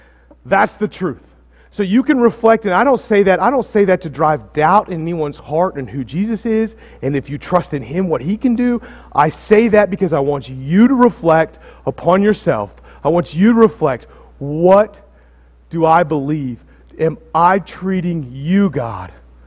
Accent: Sulphur, Oklahoma, United States; Well, I'm from Sulphur. I consider it fancy. Maybe it's normal for you guys up here in Shawnee.

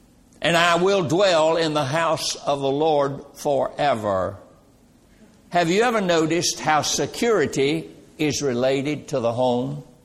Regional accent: Roxboro, North Carolina, United States; I remember when I was a small child, I was raised in Roxboro, North Carolina. I was born on the wrong side of the tracks.

